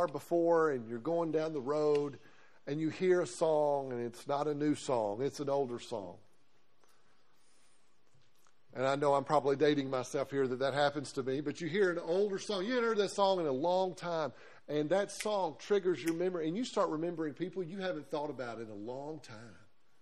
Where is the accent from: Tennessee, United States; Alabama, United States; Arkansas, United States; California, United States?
Arkansas, United States; Blytheville; I grew up in Blytheville, Arkansas.